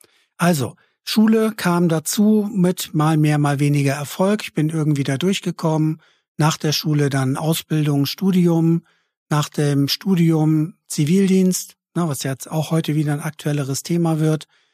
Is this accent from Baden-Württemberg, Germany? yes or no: no; Kiel, Schleswig-Holstein, Germany; Und ich bin in Kiel geboren, in Kiel aufgewachsen, eine schöne Stadt, direkt an der Ostsee, direkt am Meer.